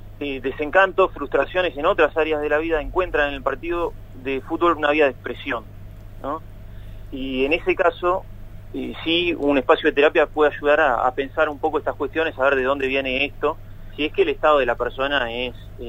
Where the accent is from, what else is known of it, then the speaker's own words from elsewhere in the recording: Argentina; cuántas alegrías como estas, como pueblo argentino, tenemos?